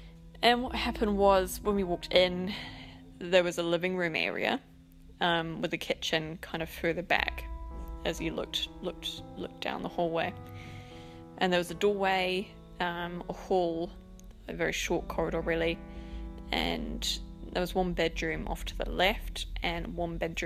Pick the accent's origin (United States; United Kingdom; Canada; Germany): United Kingdom; now in New Zealand